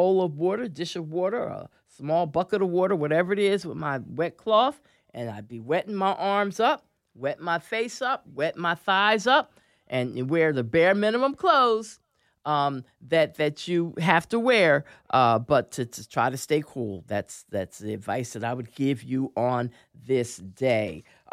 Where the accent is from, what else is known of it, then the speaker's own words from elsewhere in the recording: Philadelphia, Pennsylvania, United States; I remember hot, hot, hot summers in past years when I was a little girl growing up in Philadelphia.